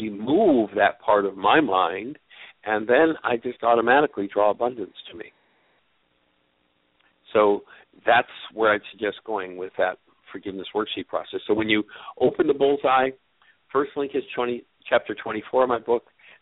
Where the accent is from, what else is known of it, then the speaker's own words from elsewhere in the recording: Hamilton, Ontario, Canada; moved away; it's always good to talk to a fellow Canadian. I was born and raised in Hamilton, so.